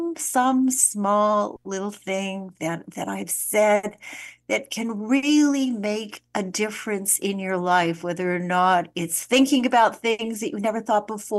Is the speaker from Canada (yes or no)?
yes; Winnipeg, Manitoba, Canada; a friend of mine who I grew up with in Winnipeg